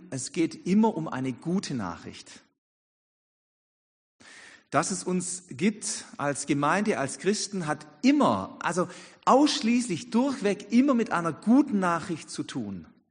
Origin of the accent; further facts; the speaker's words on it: Ditzingen, Baden-Württemberg, Germany; für mich meine alte Heimatstadt, weil ich hier ja groß geworden bin.